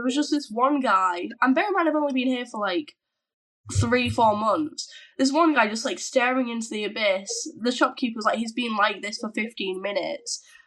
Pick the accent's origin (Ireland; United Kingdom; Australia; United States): United Kingdom; Bolton, North West England; Yeah, I'm from Bolton. Obviously, Bolton has its own issues. I'm from, like, a village in Bolton, which is very nice. You say hi to one another as you go down the street.